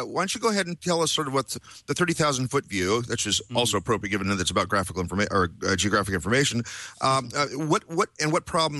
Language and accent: English; Portland, Oregon, United States; I'm from Portland, Oregon. I'm going back there actually tomorrow night to head back home for a while, and I was used to this gray stuff